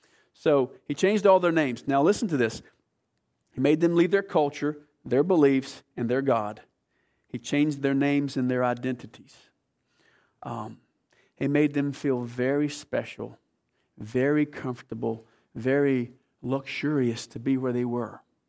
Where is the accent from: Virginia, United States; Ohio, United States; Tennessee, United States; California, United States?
Virginia, United States; Ringgold; I came from Ringgold, Virginia. And Ringgold, Virginia, it's so funny because we're so backwards. It's probably the Lincoln County of Virginia, okay?